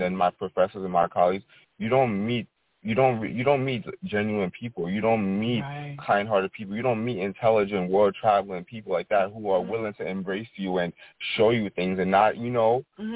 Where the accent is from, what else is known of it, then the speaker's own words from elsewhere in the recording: Bronx, New York, United States; but he was putting up his hand sign that I'm from the Bronx, just because he met me.